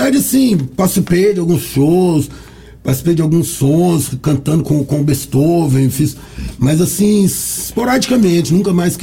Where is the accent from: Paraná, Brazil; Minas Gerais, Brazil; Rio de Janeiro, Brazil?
Minas Gerais, Brazil; Paracatu; born there; foi feito na minha cidade, onde eu nasci, em Paracatu